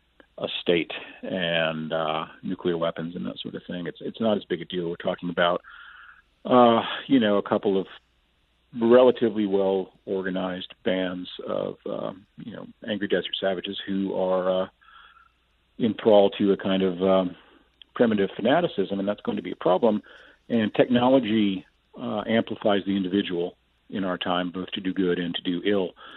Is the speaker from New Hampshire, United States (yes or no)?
no; Lubbock, Texas, United States; when I was growing up in Lubbock in the 1970s